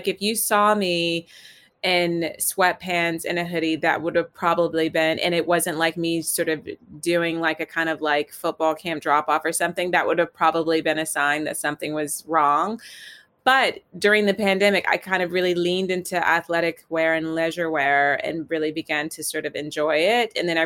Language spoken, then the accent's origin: English; Virginia, United States; because I grew up in the South in Virginia in the States, and I grew up going to church.